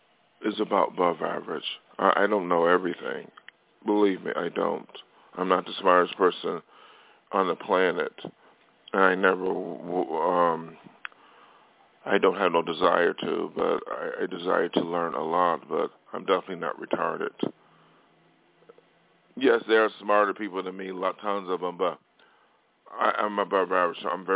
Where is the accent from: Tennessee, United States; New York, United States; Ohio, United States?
New York, United States; Buffalo; whether I knew them in my hometown, Buffalo, whether I knew them 20 years ago.